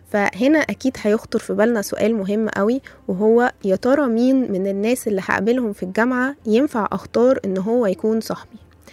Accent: Egypt; حابة أستغل حبنا للأكل كمصريين وقد إيه إحنا بنحبه

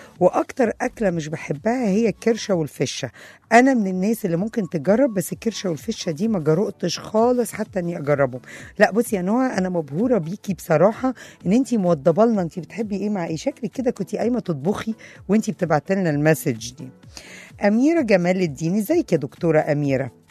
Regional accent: Mansoura, Dakahlia, Egypt; احنا جماعه من المنصوره فاحنا عندنا اكل البط ده شيء مهم جدا جدا جدا.

